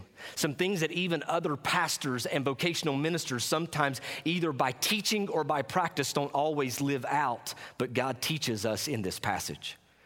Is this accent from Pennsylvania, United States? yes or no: no; Bristol, Tennessee, United States; an aluminum canning plant in the city where I grew up in Bristol, Tennessee.